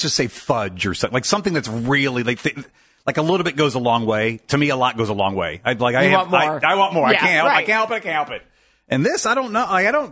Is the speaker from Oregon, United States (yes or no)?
no; Akron, Ohio, United States; born there; I was born in Akron.